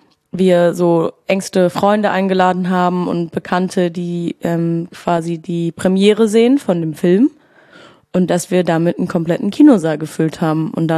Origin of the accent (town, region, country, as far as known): Berlin, Germany